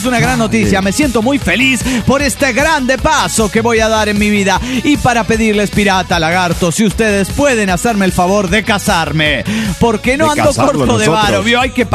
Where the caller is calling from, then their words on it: New York, United States; de New York.